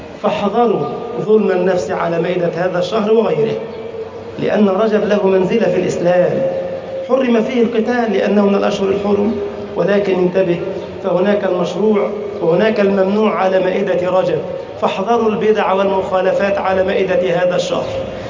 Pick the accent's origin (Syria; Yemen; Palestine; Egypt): Egypt; أمن بلدنا مصر يا أكرم الأكرمين. اللهم اجعل بلدنا مصر أمناً أماناً